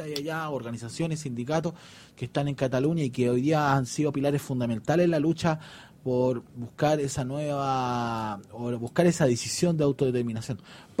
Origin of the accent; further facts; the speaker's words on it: Chile; por eso igual es un tema que lo relaciona mucho como chileno, desde un punto de vista económico